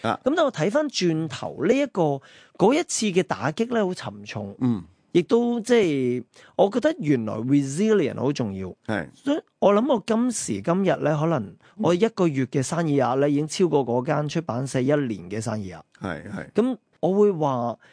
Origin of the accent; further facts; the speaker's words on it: California, United States; 尤其是我在加州长大，那个创业文化是挺强